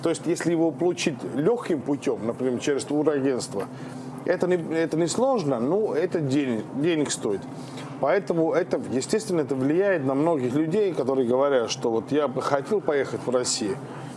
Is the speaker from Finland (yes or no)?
yes; Finland; Добрый вечер всем. Я из Финляндии.